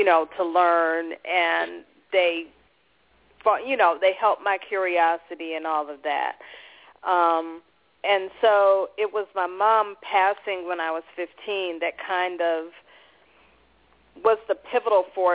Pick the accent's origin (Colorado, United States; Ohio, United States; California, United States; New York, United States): Ohio, United States; Beachwood; from Beechwood, Ohio, and little town outside of Cleveland. And I grew up an only child.